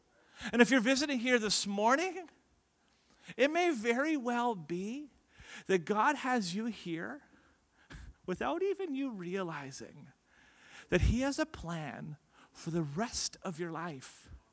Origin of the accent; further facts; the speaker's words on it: Nanaimo, British Columbia, Canada; also born or lived in Edmonton; now in Victoria, Canada; I grew up in Nanaimo, went to school in Edmonton, came back and pastored in Nanaimo, then went back and pastored in Edmonton. Now I'm back pastoring in Victoria.